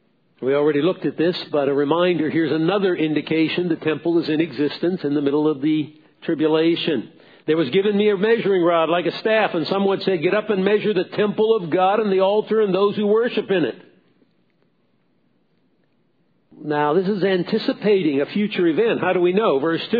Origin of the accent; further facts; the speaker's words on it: New Jersey, United States; I'm from New Jersey. Great place. Not that big.